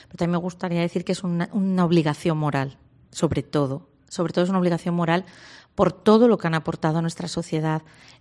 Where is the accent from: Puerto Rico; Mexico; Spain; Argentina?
Spain; Ciudad Rodrigo, Castile and León; ya sabemos de dónde sois los de Ciudad Rodrigo, ¿no?